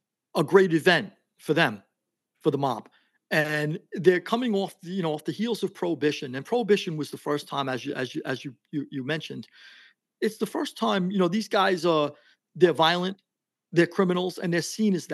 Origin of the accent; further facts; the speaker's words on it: New York, United States; So I always assumed New York was the center of power and everything else, because I was from New York and there were five major families there.